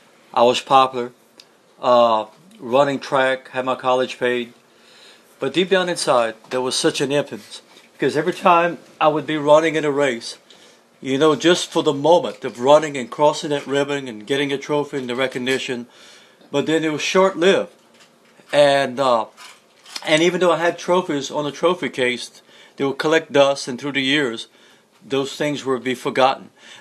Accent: Louisiana, United States; first language French; English is a second language; But I grew up in South Louisiana, and I grew up in a French-speaking home. In fact, in the home that I grew up in South Louisiana, the majority of people spoke French.

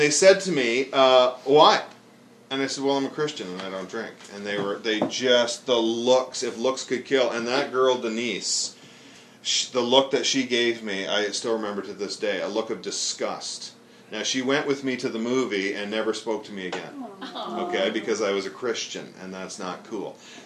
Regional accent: Trenton, Ontario, Canada; I was raised in a Christian home. Well, some details. … I'm from Ontario, from Eastern Ontario, near Belleville, Trenton.

